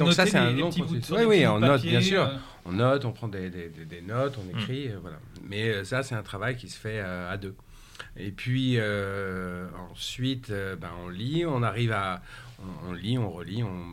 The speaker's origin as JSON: {"language": "French", "region": "Nouvelle-Aquitaine", "country": "France", "said": "souvent, on part chez moi au Pays Basque, souvent."}